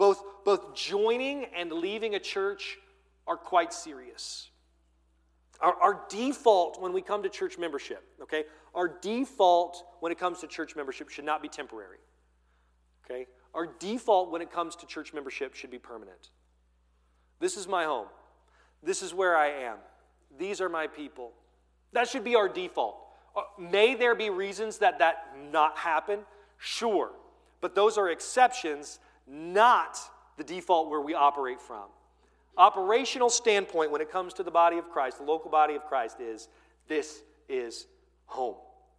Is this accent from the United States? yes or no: yes; United States; I am a person of the United States of America. No matter where I live, I'm an American.